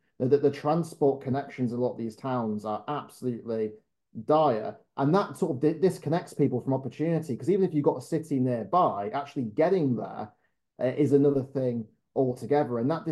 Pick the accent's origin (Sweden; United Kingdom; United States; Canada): United Kingdom; Morley, Yorkshire and the Humber; growing up in Morley in West Yorkshire, like that wasn't something that was necessarily encouraged or understood.